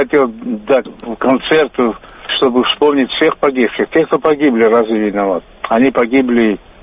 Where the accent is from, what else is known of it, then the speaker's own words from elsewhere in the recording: Georgia; Я как грузин, я патриот своей страны.